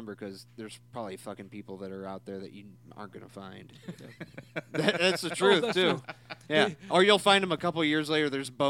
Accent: St. Louis, Missouri, United States; I go, oh, I'm from St. Louis.

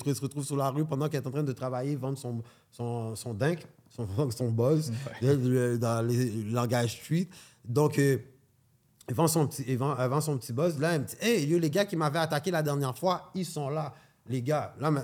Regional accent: Rivière-des-Prairies, Quebec, Canada; moi, je suis de Rivière-des-Prairies, mais je ne suis pas dans les gangs de rue.

